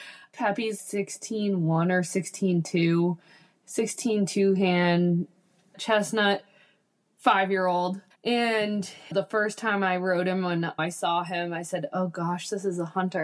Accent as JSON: {"language": "English", "town": "Berryville", "region": "Virginia", "country": "United States", "said": "I am from Berryville, Virginia, and I'm a horse trainer and a farm manager of a farm here in Berryville, Virginia."}